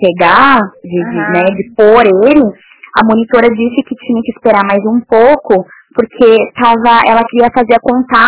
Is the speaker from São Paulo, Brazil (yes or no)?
no; Porto Alegre, Rio Grande do Sul, Brazil; nós somos de Porto Alegre.